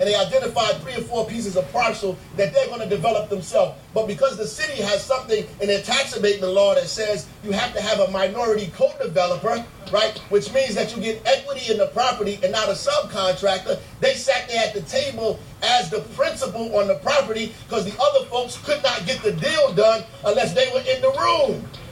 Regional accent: Newark, New Jersey, United States; I grew up in Newark, for real, right?

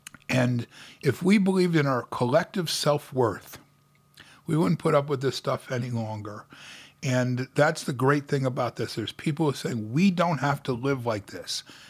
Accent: Watervliet, New York, United States; And I grew up in Watervliet.

